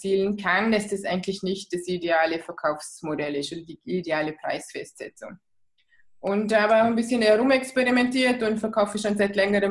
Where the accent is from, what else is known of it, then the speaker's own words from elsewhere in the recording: Feldkirch, Vorarlberg, Austria; ich komme aus Feldkirch, aus Österreich. Das ist südlich vom Bodensee.